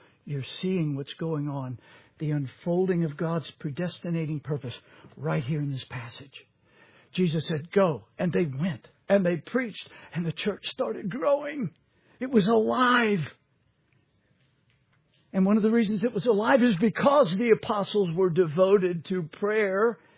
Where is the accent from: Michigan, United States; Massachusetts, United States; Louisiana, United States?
Louisiana, United States; I'm from Louisiana. We had a lot of betting there.